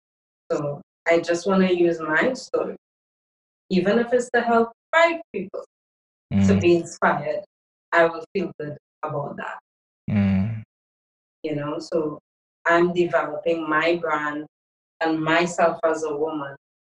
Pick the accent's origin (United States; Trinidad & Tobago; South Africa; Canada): Trinidad & Tobago; I'm also from Trinidad too